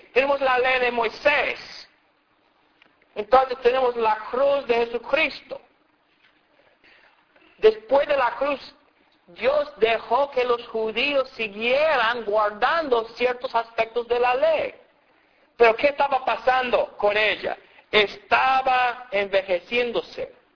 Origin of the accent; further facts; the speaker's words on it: Alabama, United States; Y donde me crié allá en Alabama, todas las mesas para la cena tenían eso del frente.